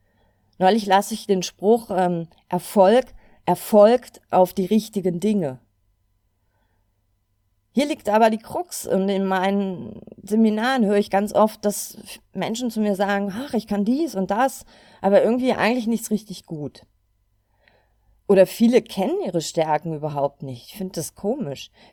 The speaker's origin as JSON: {"language": "German", "town": "Cologne", "region": "North Rhine-Westphalia", "country": "Germany", "said": "ich komme aus Köln"}